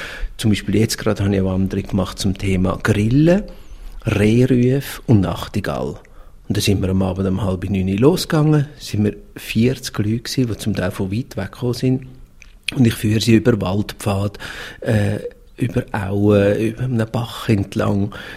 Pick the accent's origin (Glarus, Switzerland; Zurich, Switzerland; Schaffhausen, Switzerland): Glarus, Switzerland; Ich komme aus dem Glarnerland. Ich habe einen intensiven Bezug zur Natur und zur Bergwelt bekommen, einfach rein schon, dass ich dort geboren bin.